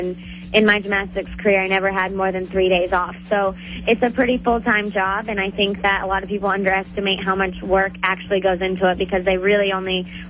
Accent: Dallas, Texas, United States; She actually lives in Dallas too, which is where my hometown is.

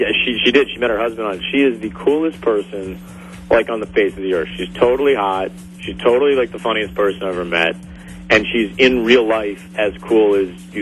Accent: Connecticut, United States; Well, you know, I'm from Connecticut, so I'm kind of from the east side there

